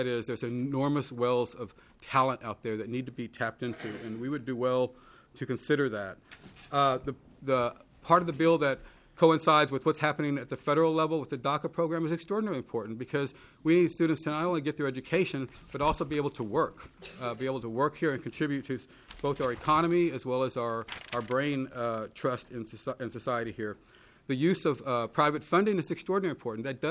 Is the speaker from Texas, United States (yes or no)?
yes; Texas, United States; moved away as an adult; now in Minneapolis, United States; I moved to Minneapolis 9 years ago to chair the Department of Chicano and Latino Studies. I was born and raised in Texas, as were my parents